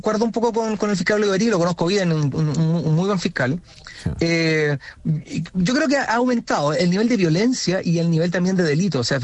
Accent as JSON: {"language": "Spanish", "country": "Chile", "said": "la capacidad de asombro que estamos teniendo como sociedad chilena"}